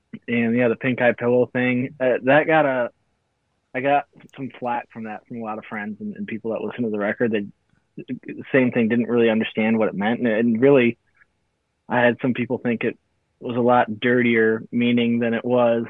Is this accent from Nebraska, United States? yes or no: no; Traverse City, Michigan, United States; also born or lived in Detroit, United States; I grew up in Michigan. Kind of like in the Metro Detroit area until middle school. And then I did middle school and high school in Traverse City. Yeah, that's where I grew up.